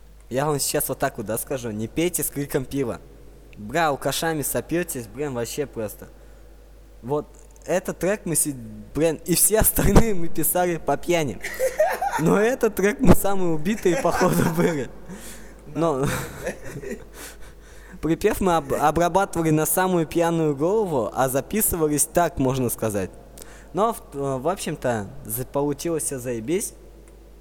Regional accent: Termez, Surxondaryo Region, Uzbekistan; мы из Термеза. И мы, блядь, термезские

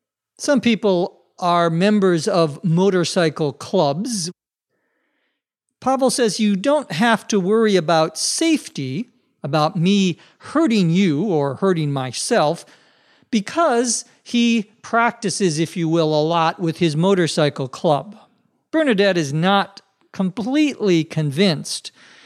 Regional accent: Minnesota, United States; I remember growing up in Minnesota, and when I learned to drive, having this happen to me once or twice.

